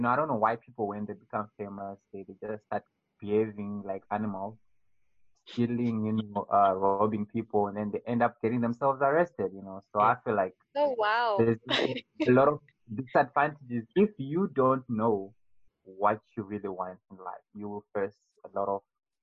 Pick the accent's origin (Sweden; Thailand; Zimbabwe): Zimbabwe; I'm from Zimbabwe